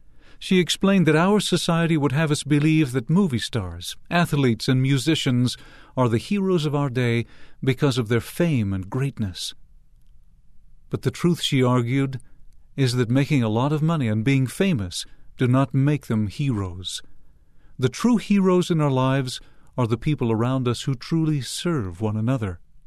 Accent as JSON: {"language": "English", "region": "Illinois", "country": "United States", "tie": "born or raised there", "said": "I grew up in Illinois, in a small farming community on the main road to Nauvoo."}